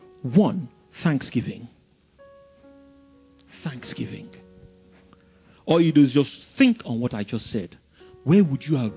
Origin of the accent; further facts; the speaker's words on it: Nigeria; born there; I was born here in Africa, I was born here in Nigeria.